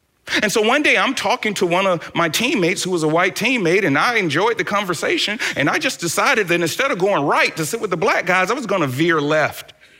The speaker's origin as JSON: {"language": "English", "town": "Atlanta", "region": "Georgia", "country": "United States", "tie": "born or raised there", "also_born_or_lived": "Tennessee", "said": "From growing up in Atlanta, an all-black area, to going to the University of Tennessee, an all-white area."}